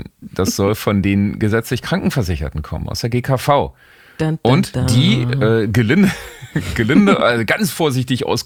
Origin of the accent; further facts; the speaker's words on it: Rathenow, Brandenburg, Germany; in meiner Heimatstadt, den geschätzten Rathenow in Brandenburg